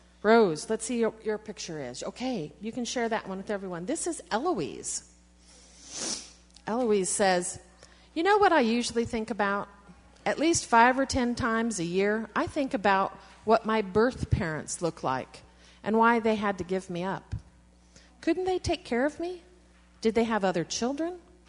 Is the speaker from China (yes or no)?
yes; China; now in United States; I'm from China. I'm interested in China, and I want to see the Great Wall with my mom, but I don't feel Chinese at all. I feel 100% American.